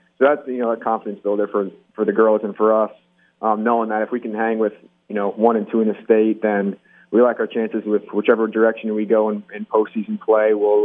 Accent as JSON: {"language": "English", "town": "La Porte City", "region": "Iowa", "country": "United States", "tie": "born or raised there", "said": "I grew up in La Porte City, so I went to Union growing up."}